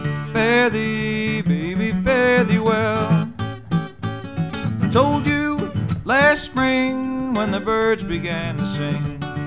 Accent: New York City, New York, United States; The Spinning Disc on the Grand Concourse in the Bronx, New York, where I'm from. I'm a southerner. I'm from the South Bronx.

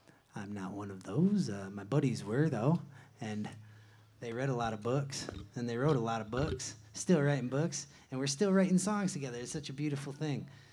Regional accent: Grand Rapids, Michigan, United States; I flagged all sorts of different businesses in my hometown of Grand Rapids in hopes to spread the good word

